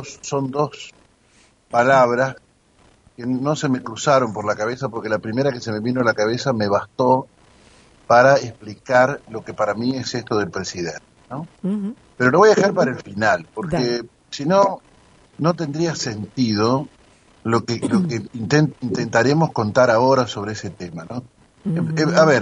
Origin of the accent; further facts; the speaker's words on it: Argentina; Pero nosotros somos argentinos, entonces los argentinos...